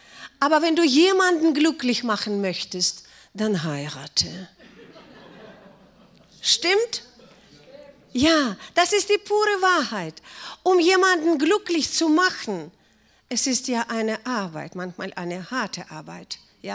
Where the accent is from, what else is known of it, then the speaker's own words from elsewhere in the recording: Russia; German is a second language; now in Germany; Ja, ich durfte heute Deutsch reden, obwohl Deutsch ist ja gar keine meine Muttersprache. Das ist ja meine Vatersprache.